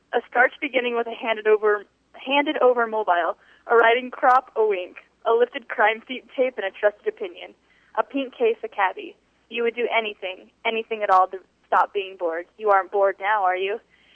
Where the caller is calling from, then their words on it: Netherlands; In the Netherlands.